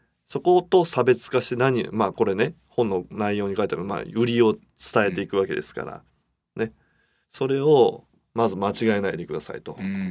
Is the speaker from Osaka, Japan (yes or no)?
no; Nagoya, Aichi, Japan; 名古屋でのね、私名古屋ですけど